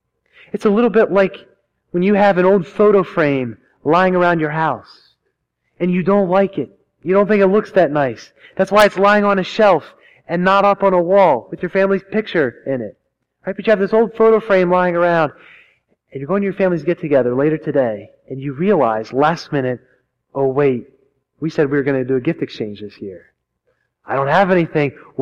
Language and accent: English; Pennsylvania, United States; I don't buy any of it. I'm from Fulton County. What can I say?